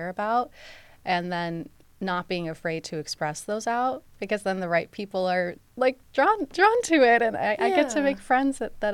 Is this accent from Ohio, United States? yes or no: yes; Toledo, Ohio, United States; also born or lived in East Coast; Yeah, so I was born not in Toledo. Many people be like, what? I was born on the East Coast and moved here when I was really young. And I have a very deep connection with the roots in Toledo. So I went to Toledo School for the Arts.